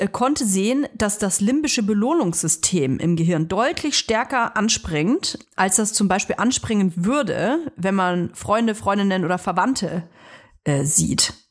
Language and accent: German; Germany; born there; ich bin nun mal hier in Deutschland geboren